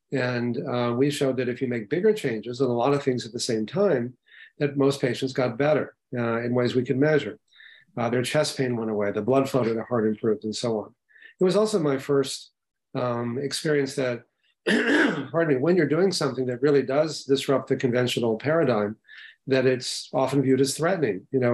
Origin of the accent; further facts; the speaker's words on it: Texas, United States; I grew up in Texas and I was learning how to do bypass surgery with Dr. Michael DeBakey